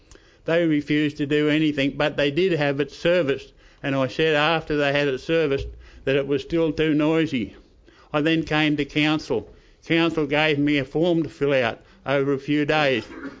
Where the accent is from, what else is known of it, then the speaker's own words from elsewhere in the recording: Brisbane, Queensland, Australia; also born or lived in Redlands; I was born in Brisbane in 1939 and I moved to the Redlands in 1997.